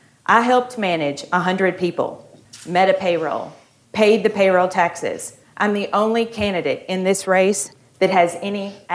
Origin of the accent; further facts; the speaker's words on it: Kentucky, United States; As an eighth generation of Kentucky farmers, I grew up in Barron County, where we had farms in Barron and Edmondson counties.